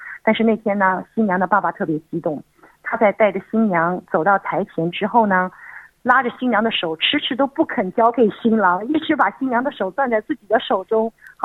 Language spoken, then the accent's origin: Chinese; China; 当然对我们中国人来说，这个好像不太符合我们的传统